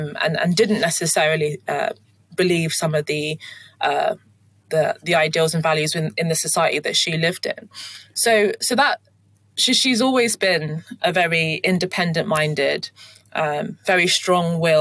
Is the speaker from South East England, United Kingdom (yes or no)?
yes; South East England, United Kingdom; So it was the household that I grew up in was British Nigerian. So as I was raised also in Kent, that it was a majority white British kind of environment in schools and so on.